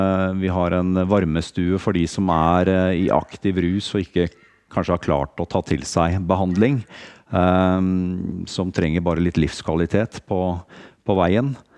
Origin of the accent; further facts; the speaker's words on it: Østfold, Norway; now in Hamar, Norway; Så er det koselig for meg som kommer fra Hamar, men opprinnelig er jeg fra Østfold, Indre Østfold, så jeg er ganske jordnær av meg, jeg også pleier å si. Vokst opp som bondegutt på landet